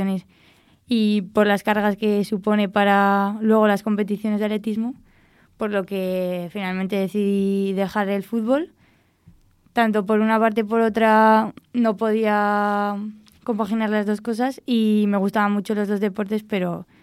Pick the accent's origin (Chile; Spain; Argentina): Spain; Soria, Castile and León; yo soy de Soria y al vivir en una ciudad tan pequeñita pues no había equipo de chicas